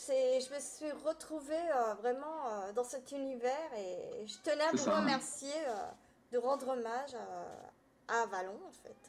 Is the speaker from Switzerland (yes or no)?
no; Lyon, Auvergne-Rhône-Alpes, France; now in Brittany, France; Malgré que je suis originaire de Lyon, j'avoue que la barrière... Oui, je suis lyonnaise.